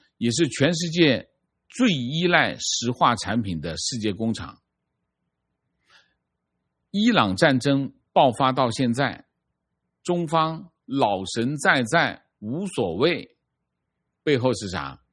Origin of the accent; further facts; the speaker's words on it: Xin'anjiang, Zhejiang, China; 我们老家是杭州千岛湖下游新安江，新安江镇啊